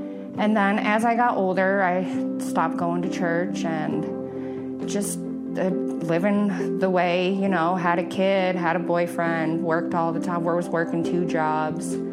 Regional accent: Jamestown, New York, United States; born there; now in Frewsburg, United States; I am 33 years old. I was born in Jamestown. I now live in Frewsburg. I've been there about 2 years.

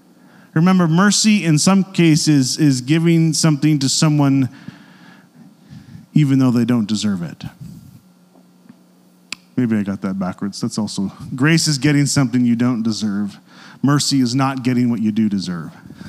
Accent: Canada; I have a very difficult time as a Canadian right now, given our global situation with our neighbors.

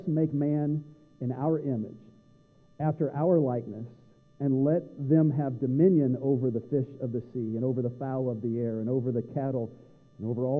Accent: Tennessee, United States; I'm from Tennessee. I'm okay to mess it.

